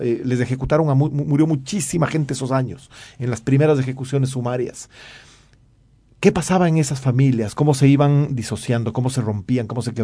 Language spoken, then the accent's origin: Spanish; Ecuador; soy un escritor ecuatoriano